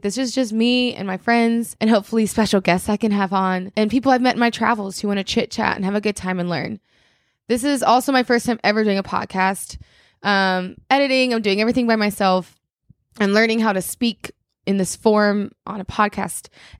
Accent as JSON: {"language": "English", "region": "Alabama", "country": "United States", "tie": "born or raised there", "lives_now": "Atlanta, United States", "said": "I grew up in Alabama, where I do appreciate growing up Southern, and I'm very proud to be Southern."}